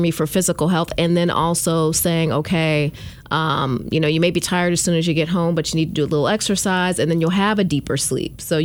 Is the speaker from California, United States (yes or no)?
no; Benton Harbor, Michigan, United States; also born or lived in Atlanta; Okay. I'm born and raised in Benton Harbor. I lived in Atlanta for 12 years and then came back and opened my own law office about a little over 3 years ago.